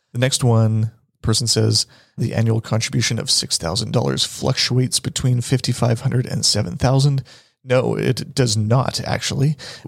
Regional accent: Canada; there are some minor inefficiencies for us as being Canadian investors

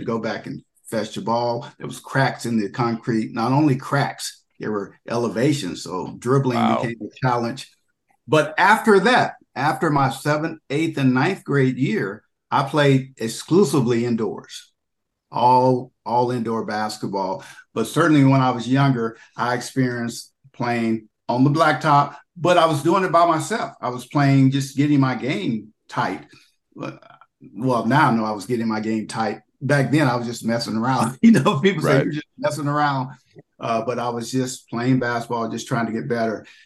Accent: Little Rock, Arkansas, United States; I grew up in Little Rock. I lived in three different parts of Little Rock, which was intriguing, which meant you had three sets of friends.

